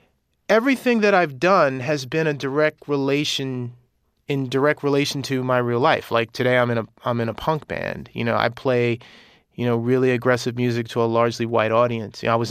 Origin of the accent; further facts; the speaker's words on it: Queens, New York, United States; thinking about growing up in Astoria, Queens